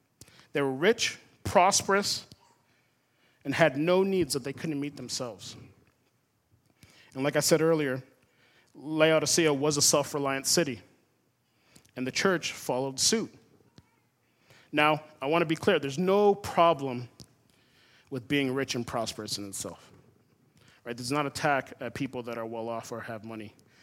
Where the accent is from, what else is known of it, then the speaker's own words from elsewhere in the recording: Florida, United States; Now, I grew up in Florida. Brackish water is pretty common there, growing up in the swamps and stuff like that.